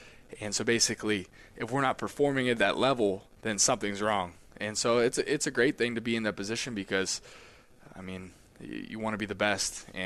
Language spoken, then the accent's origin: English; Pittsburgh, Pennsylvania, United States; He came in and, spoke to us because I'm from Pittsburgh